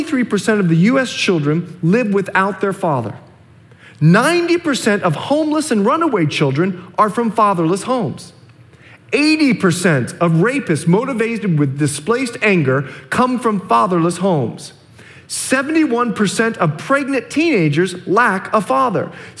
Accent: Bahamas; now in United States; See, I grew up in the Bahamas, and the statistic in that nation is that one out of two homes do not have a father living in that nation.

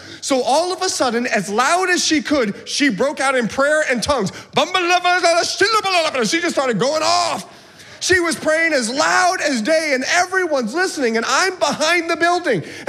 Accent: Bahamas; now in United States; I've mentioned to you before, I'm from the Bahamas. In fact, I just came back, had the chance to go home for a couple of days and see my family and teach at a church, and I'm Bahamian. And when I'm there, I speak Bahamian.

